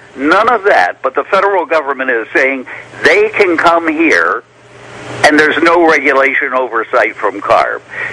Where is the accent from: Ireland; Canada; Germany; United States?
Ireland; Hey, listen, I'm Irish. I know green.